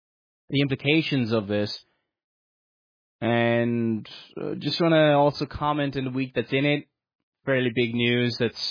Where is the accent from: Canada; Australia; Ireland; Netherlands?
Ireland; I'm Irish and living in Ireland, the Republic of Ireland, just south of the border with Northern Ireland.